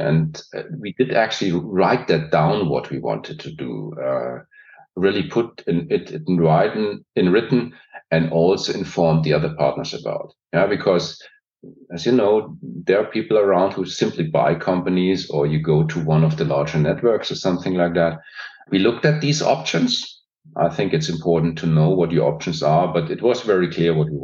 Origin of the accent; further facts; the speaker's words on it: Brussels, Brussels-Capital Region, Belgium; English is a second language; I grew up in Brussels. So I rather feel European than German, even if that's sometimes odd to say.